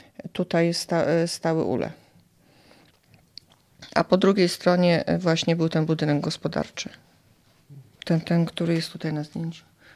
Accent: Silesian Voivodeship, Poland; Ze względu na to, że wychowałam się na Śląsku ponad 30 lat temu, tam były praktycznie same negatywy.

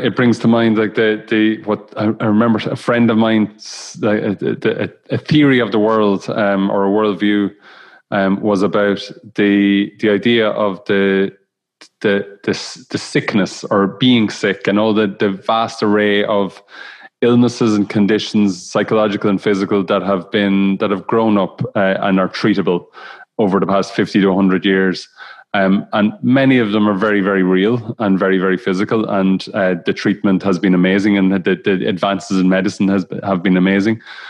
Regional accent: Ireland; I'm from Ireland. I grew up 98% of people in Ireland grew up as Roman Catholic.

